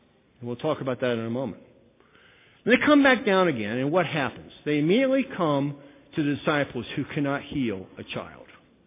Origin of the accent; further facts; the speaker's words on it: Illinois, United States; I grew up in Illinois. Illinois, you haven't seen a blizzard.